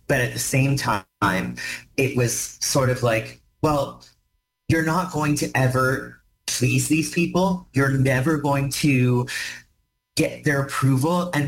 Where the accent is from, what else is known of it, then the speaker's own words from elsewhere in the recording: Woodstock, Ontario, Canada; So when I was a kid, growing up in Woodstock, Ontario, at the time, Woodstock was not as progressive as I would say it is now.